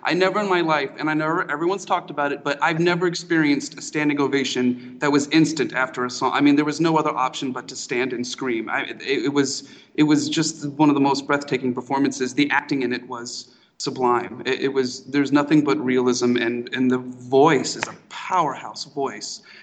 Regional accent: Elmira, New York, United States; When I was a kid growing up in Elmira, New York

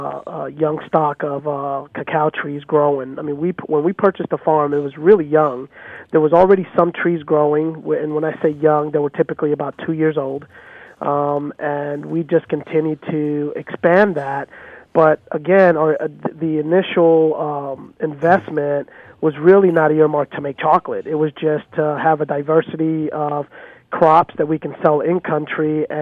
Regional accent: Panama; I'm originally from Panama

